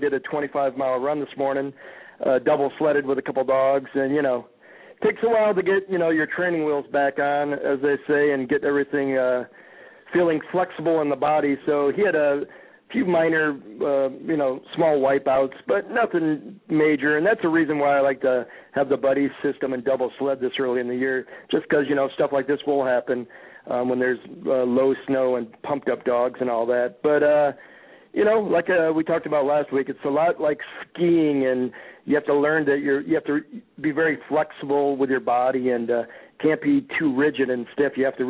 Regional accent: Evanston, United States; Bruce Hagstrom's my buddy from my hometown of Evanston.

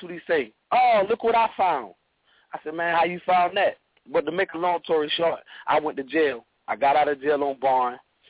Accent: Savannah, Georgia, United States; But we ain't going to kick it because I'm from Savannah. I'm from Georgia and you from New York. So I'm a lame or I'm a country nigga.

